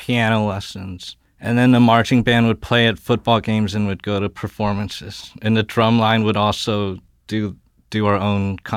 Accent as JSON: {"language": "English", "region": "Florida", "country": "United States", "tie": "born or raised there", "said": "I lived in three different suburbs of increasing size. And the first one was probably small to medium size."}